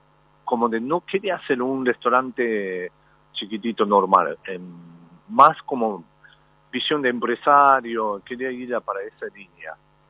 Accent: Japan; Spanish is a second language; now in Argentina; yo soy un japonés que vivo en otro país.

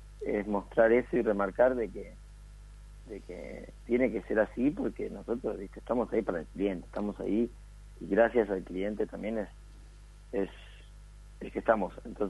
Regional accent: Tandil, Buenos Aires Province, Argentina; Exactamente, sí, soy de Tandil.

